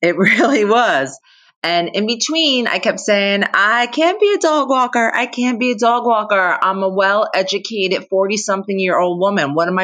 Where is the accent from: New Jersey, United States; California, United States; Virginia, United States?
New Jersey, United States; I'm from New Jersey.